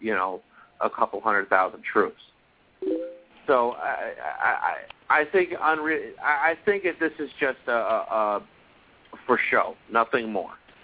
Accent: Michigan, United States; Michigan.

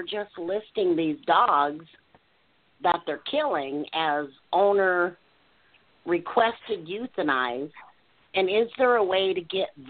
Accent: Colorado, United States; I mean, it's a good sized city, you know, but like, I'm from Colorado. I live in the Springs, and we're 500,000 residents

